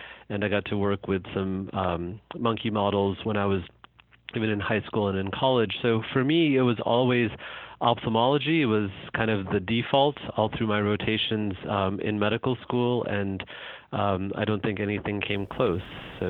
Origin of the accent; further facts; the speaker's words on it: Rochester, New York, United States; And I was really fortunate growing up in Rochester, New York, to have Dr. G.N. Rao